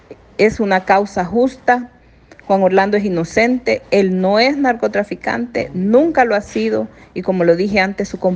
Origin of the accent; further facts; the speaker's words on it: Honduras; como hondureños y como nacionalistas debemos de pronunciarnos